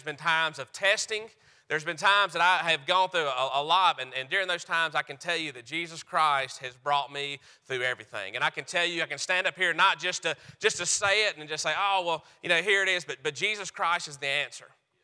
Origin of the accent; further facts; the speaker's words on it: North Carolina, United States; I've been here in Georgia. I'm from North Carolina.